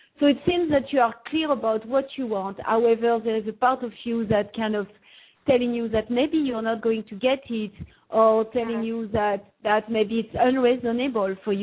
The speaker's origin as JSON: {"language": "English", "country": "France", "accent": "French", "second_language": "English", "said": "I'm from France, and I have a very strong French accent, and I'm quite aware of that."}